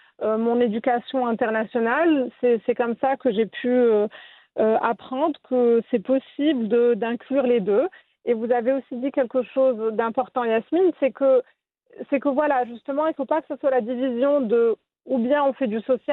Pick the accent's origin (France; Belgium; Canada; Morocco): Morocco; also born or lived in United States; Moi, j'ai grandi au Maroc et en ayant fait un cursus francophone.